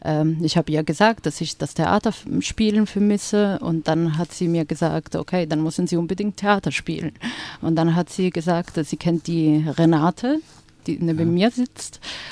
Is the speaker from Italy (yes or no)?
yes; Italy; Also ich bin erst seit diesem Jahr dabei und ich komme aus Italien